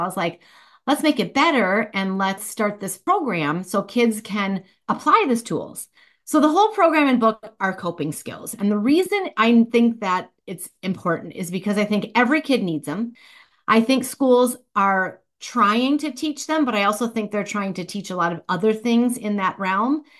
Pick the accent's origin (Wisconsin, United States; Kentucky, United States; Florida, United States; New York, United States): Wisconsin, United States; Madison; from Madison, Wisconsin